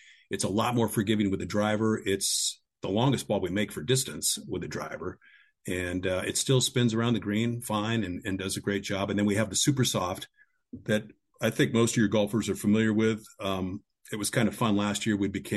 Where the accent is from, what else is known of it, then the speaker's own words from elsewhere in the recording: California, United States; I'm a NorCal native, and I grew up right down in Marin County, north of San Francisco, and my territory ends down in the Napa area.